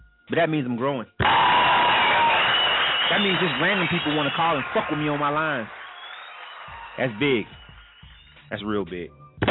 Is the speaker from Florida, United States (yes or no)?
yes; Panama City, Florida, United States; she used to be an on-air personality back in my hometown in Panama City.